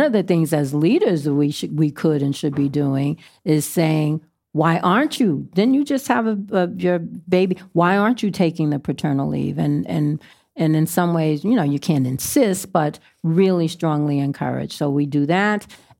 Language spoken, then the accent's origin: English; New York City, New York, United States; as a young girl growing up in Harlem, you know, uptown. So we're all the way downtown on the west side. I grew up all the way uptown